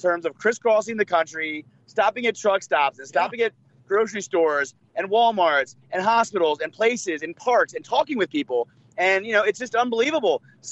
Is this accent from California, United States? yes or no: no; Washington, District of Columbia, United States; I grew up in Washington, D.C., and I love that city.